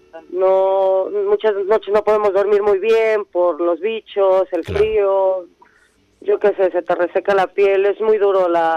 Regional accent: Mexico; Yo soy mexicana.

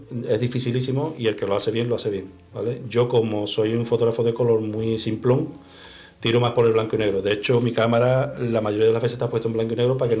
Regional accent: Cádiz, Andalusia, Spain; Yo recuerdo haberme ido a Cádiz, que es mi ciudad natal, ¿sí?

